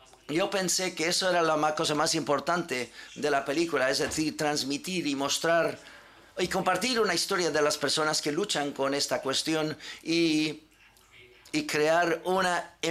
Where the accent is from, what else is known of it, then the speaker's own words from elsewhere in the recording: Belgium; yo soy de Bélgica